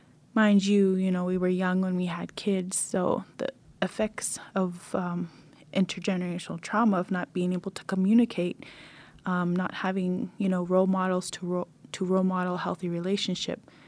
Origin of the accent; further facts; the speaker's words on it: Yellowknife, Northwest Territories, Canada; born there; I was born in Yellowknife, 1985, to my 18-year-old mother. And my parents were quite young when they had me.